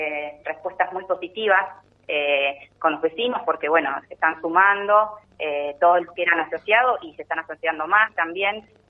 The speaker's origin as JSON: {"language": "Spanish", "town": "Olivera", "region": "Buenos Aires", "country": "Argentina", "said": "Como decís vos, nosotros somos de Olivera, del pueblo"}